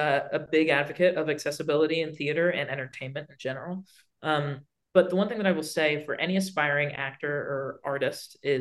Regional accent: United States; because I'm fully Cuban, but I was born and raised in America.

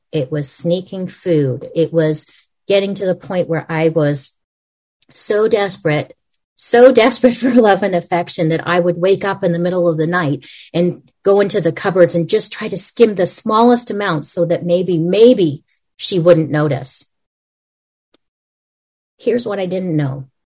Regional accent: Los Angeles, California, United States; moved away as an adult; also born or lived in Canada; So cut to at 18, I moved to Canada, not because I wanted to, because I moved to Canada. I grew up in Los Angeles.

